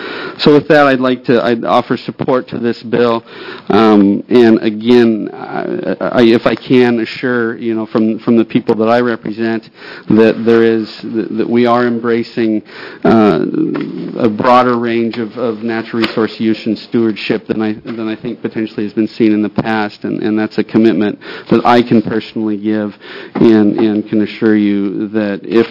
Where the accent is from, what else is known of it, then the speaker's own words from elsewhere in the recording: Oregon, United States; obviously growing up in Eastern Oregon, I grew up with a little bit of red on my neck, if you will